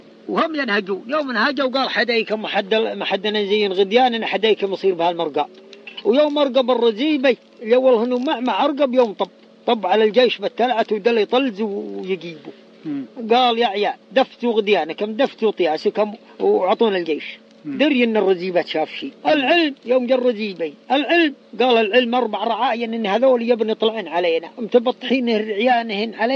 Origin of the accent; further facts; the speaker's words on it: Ras Ija, Ha'il Province, Saudi Arabia; born there; ولدت برأس إجا